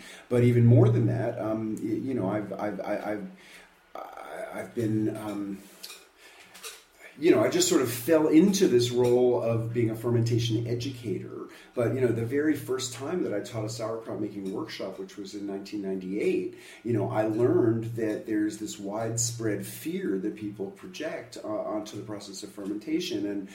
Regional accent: New York, United States; I grew up on the Upper West Side, actually, in this apartment. My brother has taken over the lease to the apartment we grew up in. I grew up eating pickles from Zabar's, which is two blocks from here.

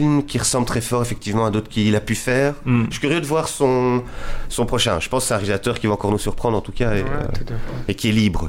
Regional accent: Belgium; parce qu'effectivement le pitch pour nous en tant que Belges donne évidemment envie.

